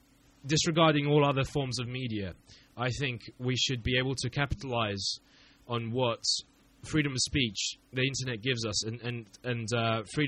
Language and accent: English; Bosnia & Herzegovina; Basically, I mean, I grew up in Bosnia, and there was quite a lot of conflict